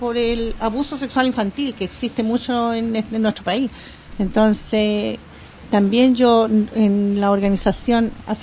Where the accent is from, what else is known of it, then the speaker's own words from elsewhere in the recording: San Miguel, Santiago Metropolitan Region, Chile; born there; now in Vitacura, Chile; Yo vivo en Vitacura, ¿ya? Pero yo nací, curioso, yo nací acá en San Miguel.